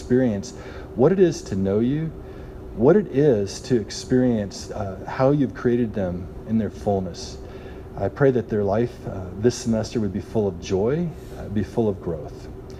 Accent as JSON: {"language": "English", "region": "Indiana", "country": "United States", "tie": "born or raised there", "said": "I grew up in Southern Indiana. There is a vast difference, let me tell you, between Southern Indiana and California."}